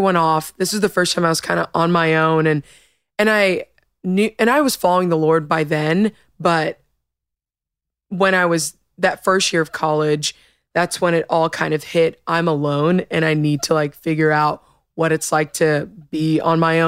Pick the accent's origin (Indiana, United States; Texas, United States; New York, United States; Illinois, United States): Texas, United States; Denton; Denton, Texas.